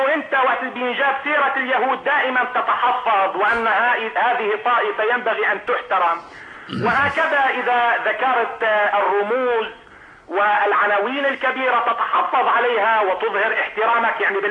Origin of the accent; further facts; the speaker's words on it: Baalbek, Baalbek-Hermel, Lebanon; أنا من لبنان من بعلبك